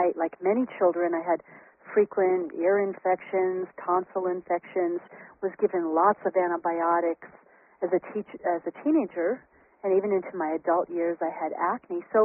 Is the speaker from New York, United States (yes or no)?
yes; Syracuse, New York, United States; I grew up in Syracuse, New York, but I had this wonderful French-Canadian grandmother in a little village called Baie St. Paul, north of Quebec